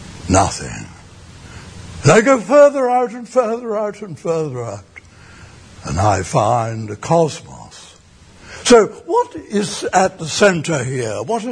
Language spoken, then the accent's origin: English; England, United Kingdom; I'm English, and the English have a reputation for being eccentric, somewhat at least in some circles.